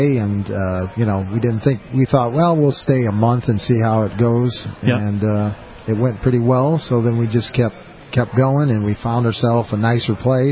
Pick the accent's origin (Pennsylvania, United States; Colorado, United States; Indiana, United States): Indiana, United States; Gary; I come from Black Oak, which is a neighborhood on the west side of Gary.